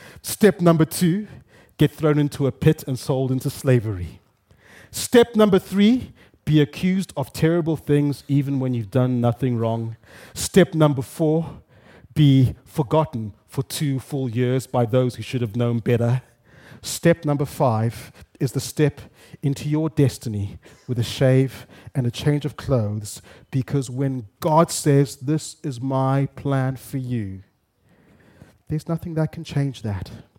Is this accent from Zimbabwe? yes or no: yes; Zimbabwe; moved away as an adult; friends, I grew up in Zimbabwe, first 30-something years of my life.